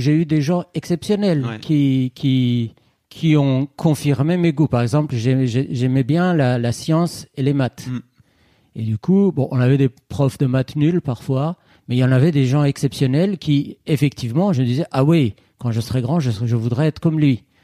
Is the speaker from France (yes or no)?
no; Tehran, Tehran Province, Iran; Alors, je suis iranien, donc okay. Je suis né en Iran. J'étais dans une école française à Téhéran.